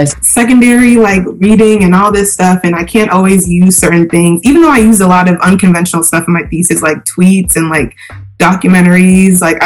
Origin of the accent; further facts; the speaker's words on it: Dover, Delaware, United States; so like I'm from Dover, Delaware.